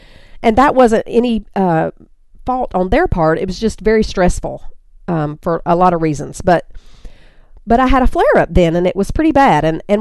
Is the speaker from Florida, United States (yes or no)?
no; North Carolina, United States; women of Mothering with Grace in Charlotte, North Carolina, which is only about 30 miles away from my hometown where I grew up